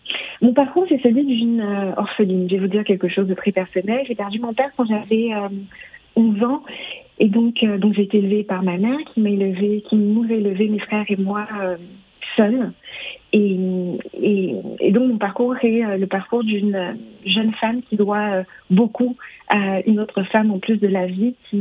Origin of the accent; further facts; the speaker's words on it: Douala, Littoral, Cameroon; moved away as an adult; now in France; J'ai grandi au Cameroun. Donc je suis un pur produit de Douala et j'aime à le dire, de mon quartier Ndombonso-Kaver. Donc de Ndombonso-Kaver, je suis arrivée à Paris